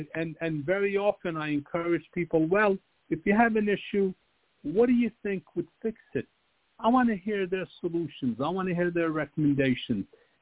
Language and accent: English; Yonkers, New York, United States; I grew up in Southwest Yonkers. I shined shoes as a kid to pay my school lunch.